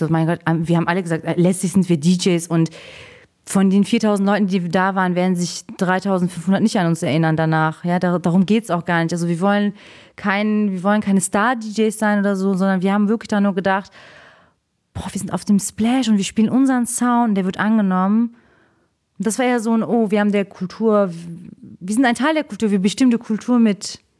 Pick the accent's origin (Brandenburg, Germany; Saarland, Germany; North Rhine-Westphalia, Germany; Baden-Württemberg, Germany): North Rhine-Westphalia, Germany; Cologne; Als Kölner ja sowieso